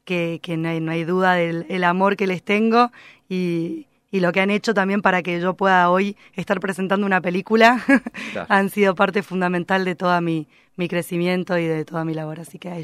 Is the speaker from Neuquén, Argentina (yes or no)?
yes; Neuquén, Argentina; moved away; digo nuestro aunque soy neuquina, pero bueno, vivo hace 16 años acá.